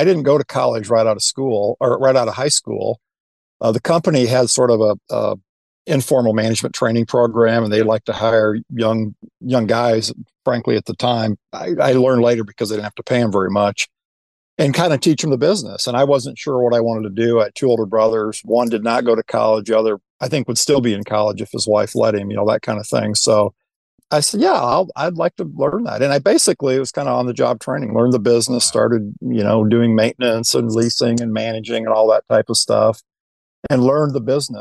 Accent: South Bend, Indiana, United States; So I grew up in South Bend, Indiana. I tell people that, they're like, oh, you must be a Notre Dame fan.

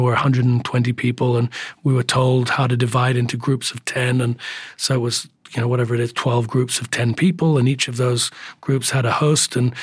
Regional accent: United Kingdom; as a British person, we understand that the royal family lives in a certain amount of luxury.

